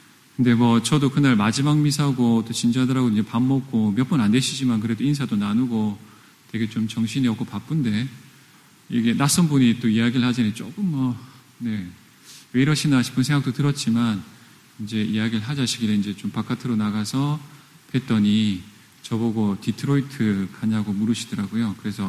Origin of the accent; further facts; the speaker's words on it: South Korea; moved away as an adult; 어쨌든 우리는 한국에서 온 사람들이니까요.